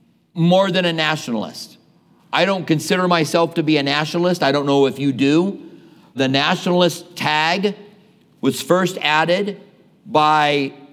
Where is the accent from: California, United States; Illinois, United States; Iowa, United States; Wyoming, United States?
Iowa, United States; Clinton; Now, I came from Iowa, farming country in Clinton, Iowa. And so all these people had farms.